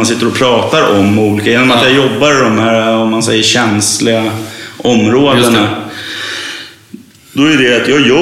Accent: Stockholm, Stockholm County, Sweden; Jag är uppväxt i Bagarmossen.

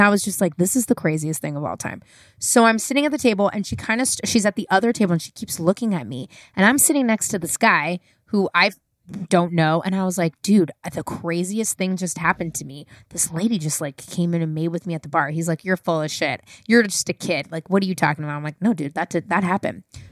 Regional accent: San Francisco, California, United States; And I'm born and raised in San Francisco for the listeners.

